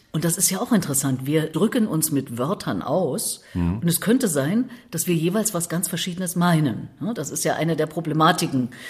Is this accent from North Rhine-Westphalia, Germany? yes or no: no; Erfurt, Thuringia, Germany; Aber ich komme ja aus Erfurt, der Hauptstadt.